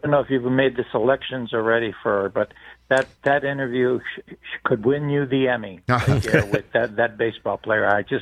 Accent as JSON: {"language": "English", "region": "Ohio", "country": "United States", "tie": "born there", "also_born_or_lived": "Glen Ridge, United States", "said": "I was born in Ohio, lived a lot of years on the East Coast, New Jersey, Glen Ridge, just outside of Newark."}